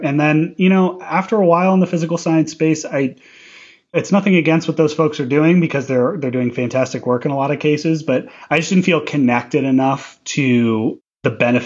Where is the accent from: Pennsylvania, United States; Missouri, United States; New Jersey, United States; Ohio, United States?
Missouri, United States; St. Louis; move back to my hometown in St. Louis, Missouri